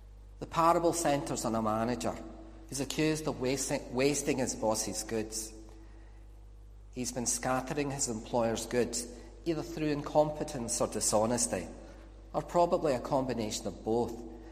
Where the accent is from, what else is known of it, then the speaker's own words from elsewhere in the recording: Scotland, United Kingdom; I'm Scottish and I'm a lawyer.